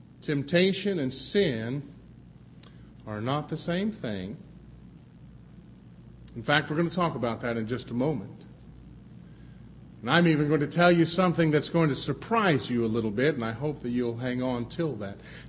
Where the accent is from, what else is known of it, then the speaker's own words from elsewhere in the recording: Texas, United States; I'm glad I grew up in East Texas because you understand this.